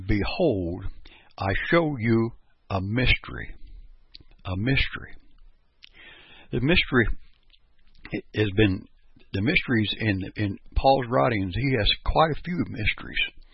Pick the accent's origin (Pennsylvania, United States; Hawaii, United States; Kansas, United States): Kansas, United States; Perry; I'm from Perry, Kansas